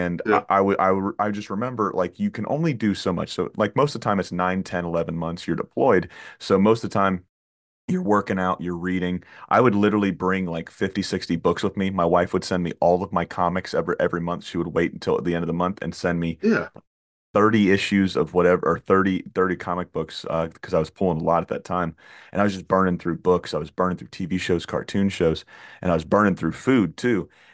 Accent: the South, United States; I'm a hot breakfast kind of guy, and I'm from the South.

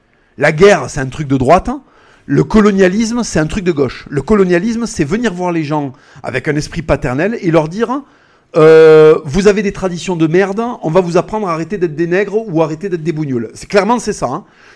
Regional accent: Spain; Moi, je suis espagnol, je leur dis, oui, vous pouvez être fiers de ça

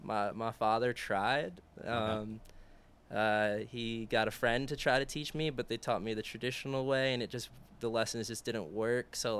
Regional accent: Bronx, New York, United States; born there; Oh, I was born in the Bronx.

